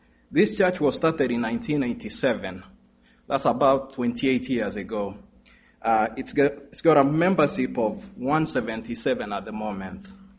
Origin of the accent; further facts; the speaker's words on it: Kenya; I come from Kenya. My dad came here recently. I was brought up in a simple family. We've been Seventh-day Adventist church ever since I was born.